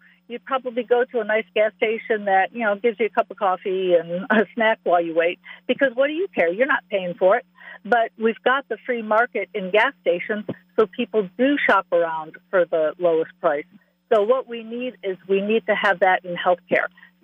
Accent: Grayslake, Illinois, United States; moved away as an adult; also born or lived in Libertyville; Ironically, I was born in a city called Libertyville, so that was very fitting. But I grew up in Grays Lake, so we're neighbors.

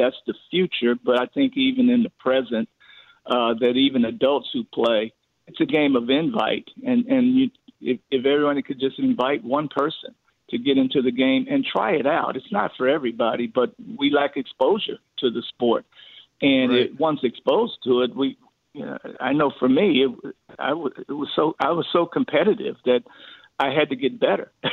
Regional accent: Chicago, Illinois, United States; I recall me growing up around Chicago

